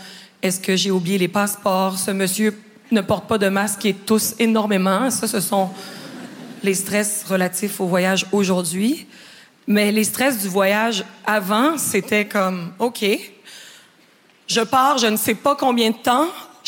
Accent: Quebec, Canada; Avant de commencer mon sketch, je dois vous avertir que je suis québécoise.

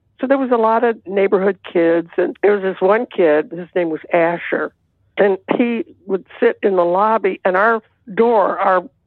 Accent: Hollywood, California, United States; I was growing up in Hollywood with my grandmother

